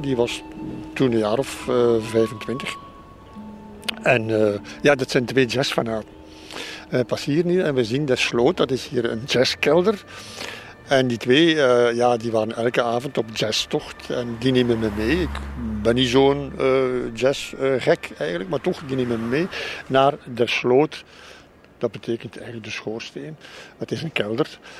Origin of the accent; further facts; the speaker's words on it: Flanders, Belgium; Nee, wij zijn Vlamingen.